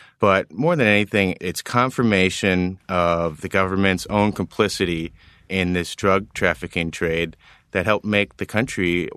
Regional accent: United States; For me personally, I'm an American.

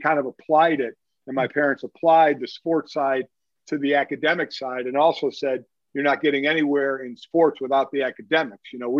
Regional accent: Cleveland, Ohio, United States; But interestingly enough, growing up in Cleveland, I was a Oakland Raider fan.

